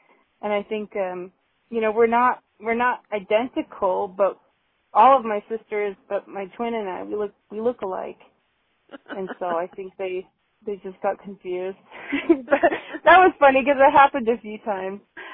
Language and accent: English; Kirtland, New Mexico, United States; I grew up in Kirtland, New Mexico. I should say I was born in Shiprock, New Mexico, and I was raised in Kirtland, New Mexico. So I'm a native New Mexican.